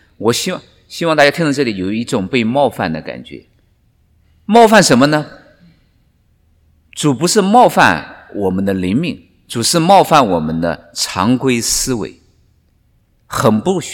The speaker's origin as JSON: {"language": "Chinese", "country": "China", "said": "这个错误我们中国人有个成语"}